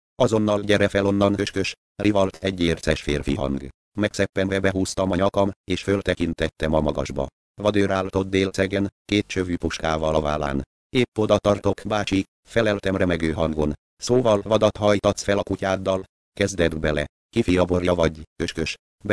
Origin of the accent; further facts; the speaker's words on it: Budapest, Hungary; én mégis, mint egy angyalföldi aszfaltbetyár nőttem fel.